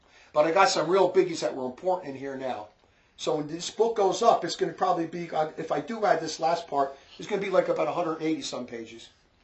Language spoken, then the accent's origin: English; New Jersey, United States; accent: New Jersey; If you don't like my New Jersey accent, speechify it.